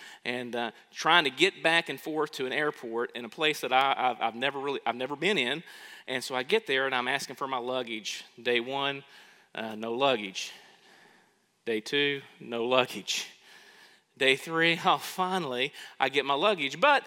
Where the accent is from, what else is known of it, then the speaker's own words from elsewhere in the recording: United States; I'm an American, and I'm over here at this conference about Jesus